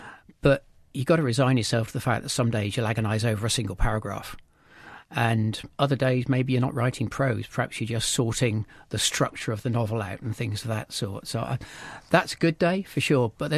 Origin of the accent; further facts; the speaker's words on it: Wansford, East of England, United Kingdom; also born or lived in Bristol; Well, I kind of grew up half in Wansford and half in Bristol because my mum came from Peterborough originally